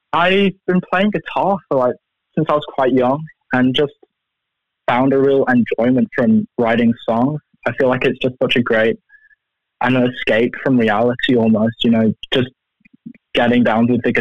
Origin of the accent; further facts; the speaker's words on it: Manchester, North West England, United Kingdom; moved away as an adult; now in New Zealand; I'm from Manchester.